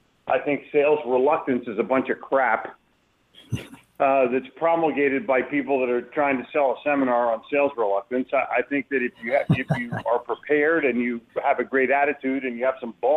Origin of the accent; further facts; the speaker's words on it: Philadelphia, Pennsylvania, United States; Well, I grew up in the big city. I grew up in Philadelphia.